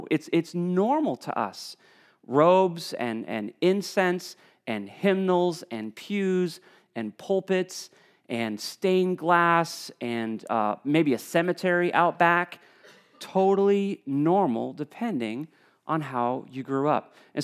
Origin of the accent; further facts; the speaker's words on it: New England, United States; growing up in New England, just a few miles down the road, I went off to college in the Midwest.